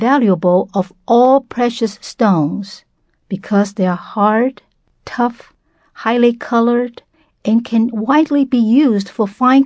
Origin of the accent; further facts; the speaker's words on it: Taiwan; moved away as an adult; now in United States; I was born and raised in Taiwan, the Republic of China. Many years ago, I came to the States to attend graduate school.